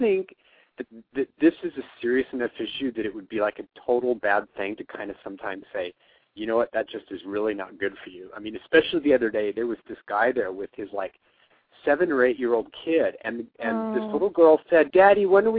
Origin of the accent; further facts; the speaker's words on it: Seattle, Washington, United States; I'm from Seattle.